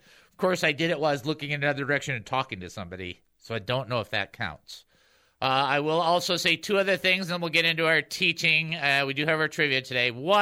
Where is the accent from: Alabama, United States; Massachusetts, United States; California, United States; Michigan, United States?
Michigan, United States; Detroit; Keep in mind, I'm from the Detroit area.